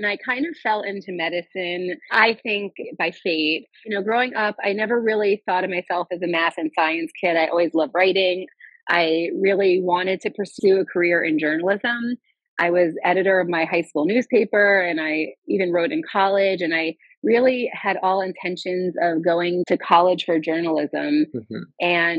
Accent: Florida, United States; My husband's a radiologist too, actually, and we work together, and we grew up in South Florida, and we met up here in residency.

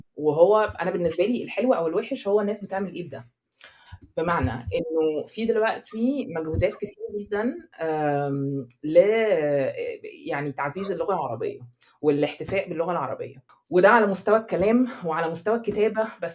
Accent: Egypt; moved away as an adult; also born or lived in Dubai; now in Netherlands; انا عايشه في هولندا دلوقتي لكن انا مشيت من مصر من 6-7 سنين، غير كده انا تقريبا عايشه في مصر طول عمري. لما كنت حتى مش عايشه في مصر انا عشت في دبي 3 سنين وقت المدرسه

